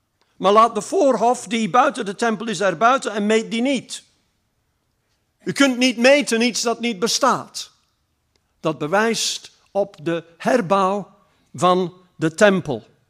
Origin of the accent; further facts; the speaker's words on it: England, United Kingdom; Dutch is a second language; now in Belgium; Ik heb een idee als Engelsman.